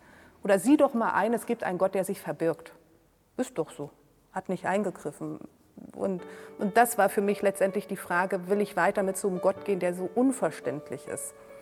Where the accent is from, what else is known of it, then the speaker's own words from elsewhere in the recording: Germany; Ja, ich bin in der DDR aufgewachsen, auch in einer christlichen Familie.